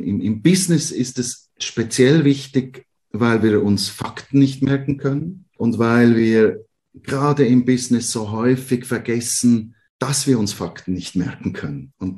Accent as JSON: {"language": "German", "country": "Switzerland", "said": "an einem wunderschönen Ort bei uns in der Schweiz, im Wallis"}